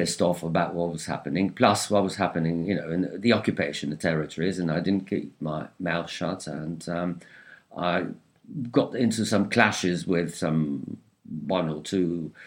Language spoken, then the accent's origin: English; Israel; Growing up in Israel, I mean, people are sort of politically aware